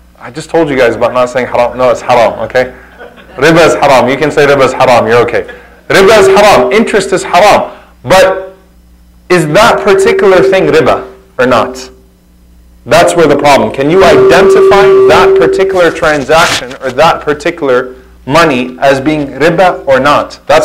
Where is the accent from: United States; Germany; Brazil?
United States; Louisiana; we're in the South, mashallah, I'm from Louisiana, you get all types of stuff served on your plate.